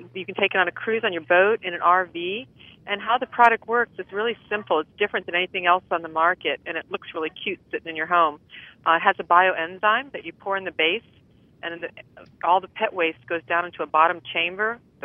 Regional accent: Jupiter, Florida, United States; I'm from Jupiter, Florida.

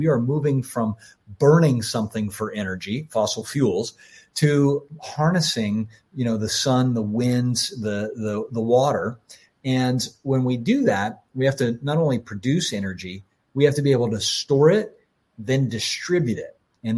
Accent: Florida, United States; When I was a kid and I grew up in Florida and we'd have a class 5 hurricane

